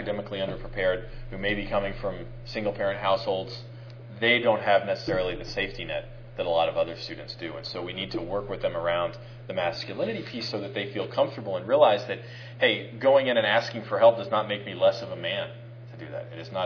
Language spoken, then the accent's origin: English; North Carolina, United States; I mean, I'm from the South, but I'm not from the Deep South like Tallahassee.